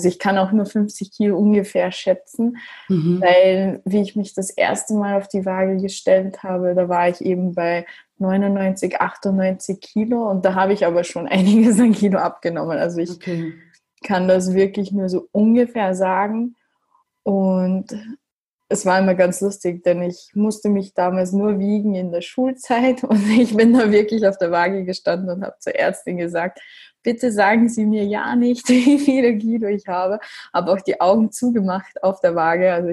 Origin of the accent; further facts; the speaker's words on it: Styria, Austria; ich bin aus Österreich, genauer gesagt eben aus der Steiermark, und ja, bin 23 Jahre alt